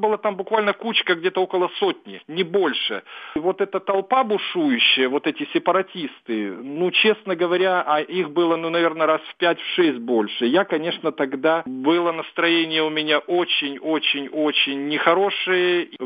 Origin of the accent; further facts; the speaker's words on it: Belarus; moved away as an adult; now in Ukraine; Я, собственно, белорус. Я до 25 лет учился в Беларуси, работал в Беларуси, женился в Беларуси. У меня белорусская жена, у меня оба сына белорусы. Я иногда там бываю, но не очень часто, честно говоря.